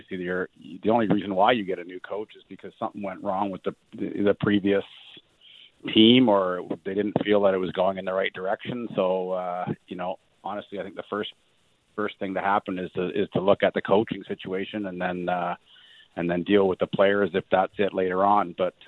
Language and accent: English; Vancouver, British Columbia, Canada; I personally love coming back to Vancouver. It wasn't a rivalry. It wasn't anything. I just liked playing in my hometown.